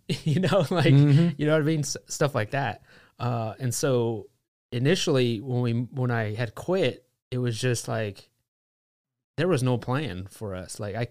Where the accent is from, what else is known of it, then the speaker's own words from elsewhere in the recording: Los Angeles, California, United States; we're from Los Angeles area, never grew anything in our life, didn't know anybody who grew anything, never held a chicken